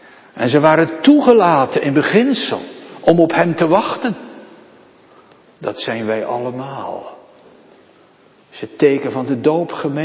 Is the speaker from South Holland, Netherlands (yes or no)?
yes; Nieuwe-Tonge, South Holland, Netherlands; op het eiland waar ik opgegroeid ben, in Nieuwe Tongen, het hek van de begraafplaats deze woorden draagt